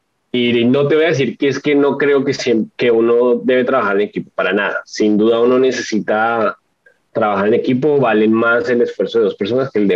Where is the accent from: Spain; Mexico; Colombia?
Colombia; yo que soy colombiano